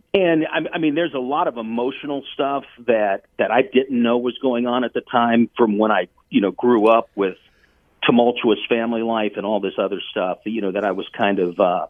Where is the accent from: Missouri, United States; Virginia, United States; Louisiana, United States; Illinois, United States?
Virginia, United States; I've always considered myself kind of a northern southerner. I grew up in Virginia. Mm-hmm. I'm German-Italian.